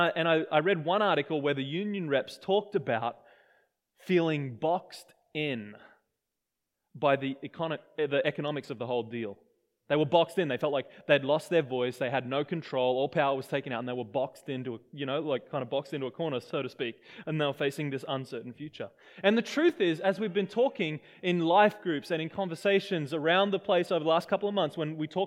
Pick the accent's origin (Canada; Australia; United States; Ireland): Australia; now in New Zealand; as an Australian, let me just be honest.